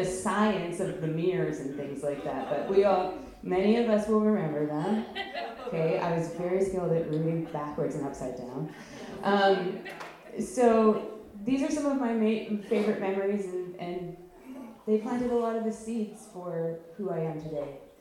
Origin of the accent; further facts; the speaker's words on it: Yellowknife, Northwest Territories, Canada; I am from Yellowknife, Northwest Territories.